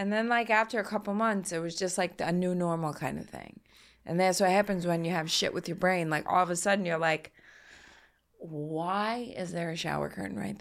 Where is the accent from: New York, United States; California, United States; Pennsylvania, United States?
New York, United States; Gerritsen Beach; I grew up in Garrison Beach